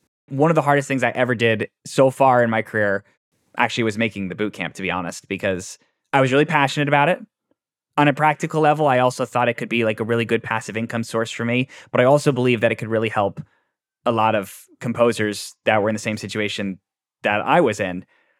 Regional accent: Connecticut, United States; Because in my hometown, I come from a nice, well-off suburb in Connecticut, and I get paid pretty well for piano lessons.

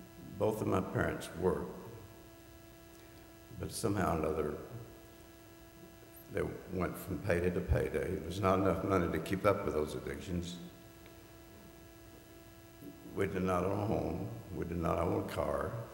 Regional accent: Knoxville, Tennessee, United States; I grew up in East Tennessee, Knoxville, Tennessee.

